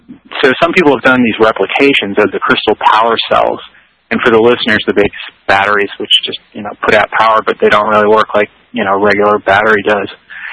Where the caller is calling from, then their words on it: Washington, District of Columbia, United States; I'm calling from Washington, D.C., East Coast, USA.